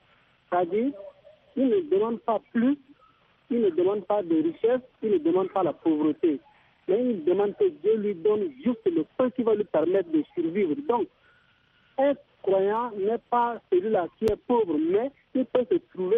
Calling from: Gamena, Chad; Je vous appelle de Gamena au Tchad.

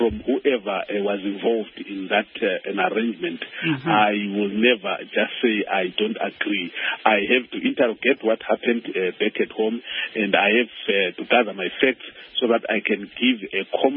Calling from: Turkey; I'm talking from Turkey, and whatever I have heard, I only heard it over the social media.

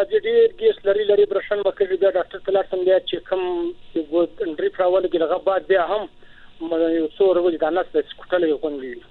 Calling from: Balochistan, Pakistan; د پاکستان بلوچستان ضلع جو کلمې بازار ز خبرې کوم.

